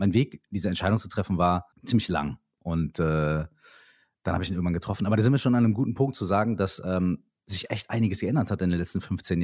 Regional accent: Minden, North Rhine-Westphalia, Germany; Ich komme aus Minden, das ist eine relativ, sagen wir mal, es ist natürlich die coolste Stadt der Welt

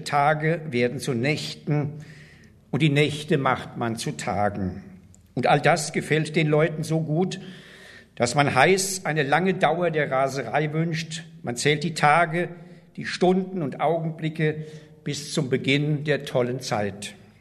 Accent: Mainz, Rhineland-Palatinate, Germany; gibt eine Beschreibung aus meiner Heimatstadt Mainz.

